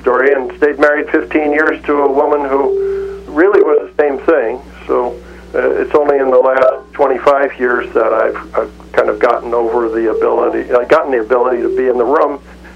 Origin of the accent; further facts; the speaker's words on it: Morristown, New Jersey, United States; I grew up in Morristown, New Jersey, in a big fancy house with servants.